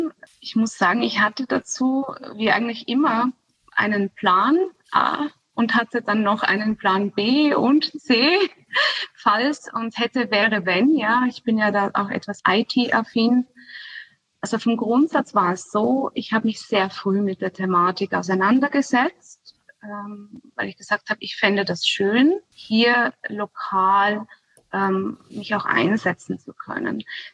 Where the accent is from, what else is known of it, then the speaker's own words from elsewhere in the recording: Austria; als Österreicher ist man zwar schon Ausländer, aber nicht so extrem Ausländer.